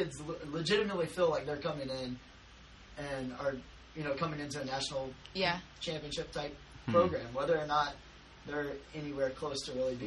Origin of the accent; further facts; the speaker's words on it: Florida, United States; growing up in Florida, it was like Steve Spurrier was it, and he made Florida what it is.